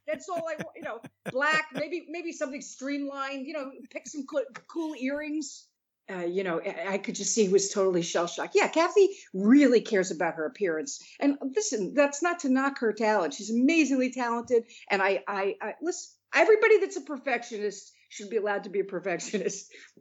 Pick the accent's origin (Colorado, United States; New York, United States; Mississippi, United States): New York, United States; New York City; born there; also born or lived in California; I was born in New York, but my family lives in San Diego. So, I mean, I graduated from high school in Southern California. It's not that I'm unfamiliar with the mindset, but I was born in New York City.